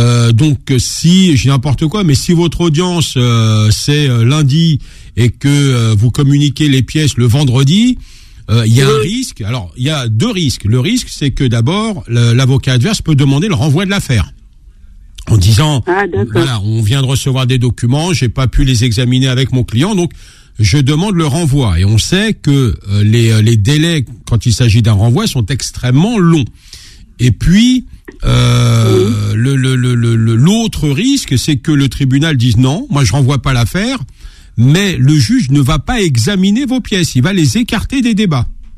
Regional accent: Ghazaouet, Tlemcen Province, Algeria; je suis de Razaouet, donc c'est pas loin de la frontière marocaine

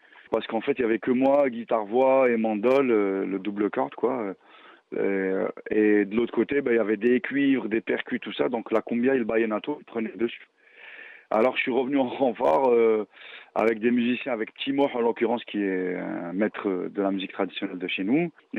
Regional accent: Algeria; moved away as an adult; now in Montreal, Canada; quand je suis arrivé d'Algérie et que j'ai atterri dans les métros de Montréal

